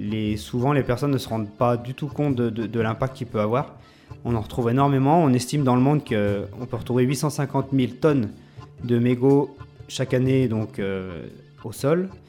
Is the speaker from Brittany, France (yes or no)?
no; Bourg-Saint-Maurice, Auvergne-Rhône-Alpes, France; ici chez nous en Tarentaise, là on est à Bourg-Saint-Maurice